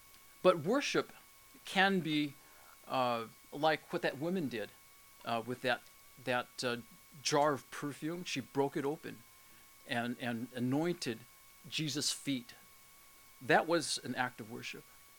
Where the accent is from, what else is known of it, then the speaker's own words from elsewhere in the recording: Oakland, California, United States; I consider Oakland my hometown. This never would have happened if I hadn't left.